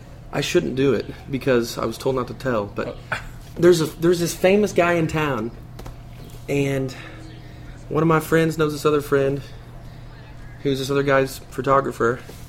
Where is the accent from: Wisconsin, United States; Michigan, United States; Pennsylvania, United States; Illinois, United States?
Illinois, United States; Vandalia; born there; I was born in Vandalia, Illinois.